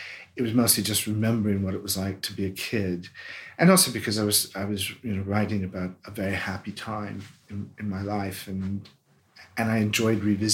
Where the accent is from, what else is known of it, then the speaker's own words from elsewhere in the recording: Des Moines, Iowa, United States; I know an English guy who moved to Des Moines, my hometown, married a local girl, and I'm friends with them.